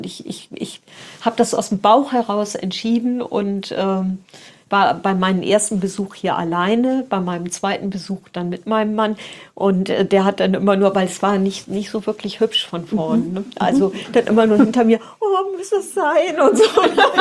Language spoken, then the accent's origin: German; Lower Saxony, Germany; Ja, also geboren bin ich in der Nähe von Bremen. Also ich fühle mich als Bremerin, aber ich bin eigentlich eine Niedersächsin. Und weil wir an der Stadtgrenze aufgewachsen sind